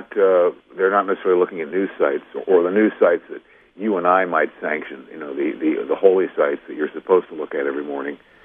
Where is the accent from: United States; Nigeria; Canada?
United States; because as an American, I want to make sure we all have access to the same information.